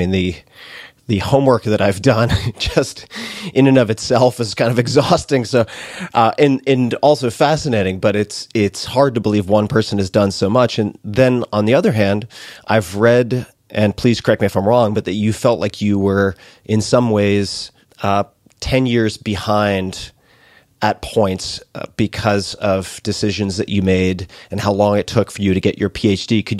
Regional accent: New York, United States; born there; No, I was born in Suffolk.

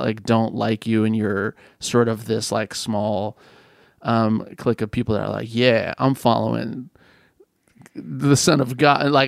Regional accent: California, United States; again, I grew up in Northern California. Like that was like just my frame of reference.

